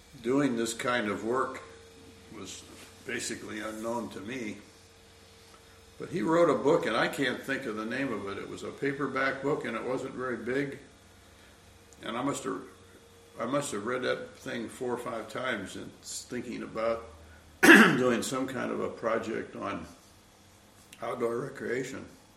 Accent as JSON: {"language": "English", "region": "Ohio", "country": "United States", "tie": "born or raised there", "said": "I grew up in Ohio and spent some time in the islands of Western Lake Erie"}